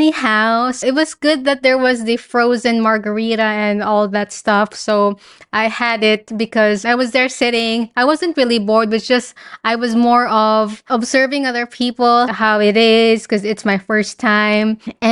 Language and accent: English; Philippines; English is a second language; that I grew up in the Philippines, and I played the guitar with it